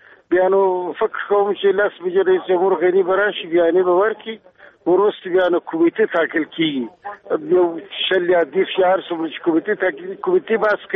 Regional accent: Afghanistan; زه د افغانستان دی بچی په سفر.

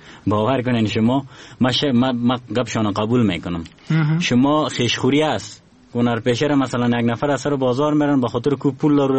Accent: Afghanistan; ما افغان هستم.

